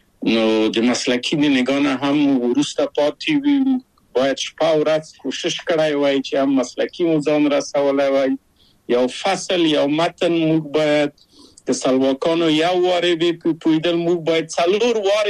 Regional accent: Kabul, Afghanistan; moved away; او زه له کابله په یو دولتي بورس چکسلواکیا ته راغلم.

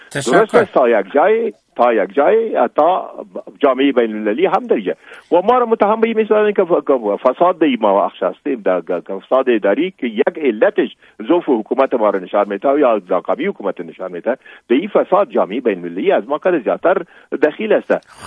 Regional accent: Afghanistan; ما افغان هستیم

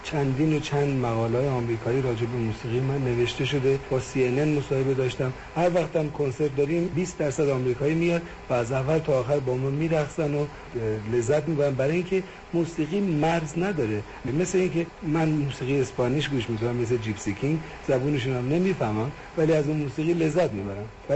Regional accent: Tehran, Tehran Province, Iran; درسته که من تو تهران به دنیا آمدم و بزرگ شدم، ولی به خاطر کار پدرم در بیشتر شهرها و حتی دهات ایران زندگی کردم

